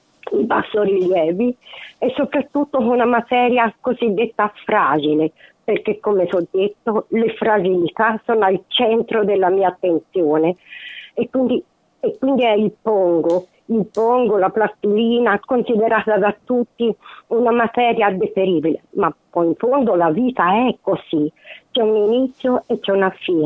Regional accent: Florence, Tuscany, Italy; io sono fiorentina

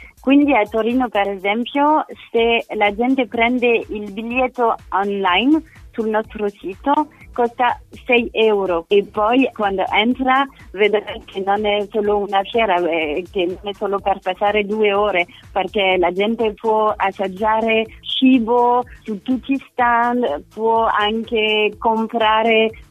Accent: France; Italian is a second language; però io sono francese come si sente

